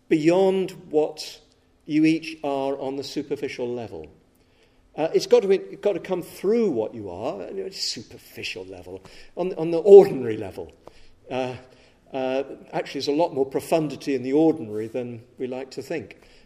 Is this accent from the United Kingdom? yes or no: yes; England, United Kingdom; I was brought up thinking I was Scottish. Weird, isn't it? I'm English